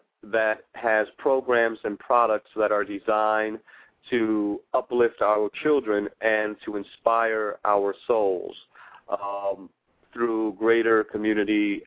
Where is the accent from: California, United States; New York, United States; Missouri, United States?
New York, United States; New York City; also born or lived in Detroit; Having just moved back to New York City, my hometown, from Detroit, where I've been for the last 20 or 25 years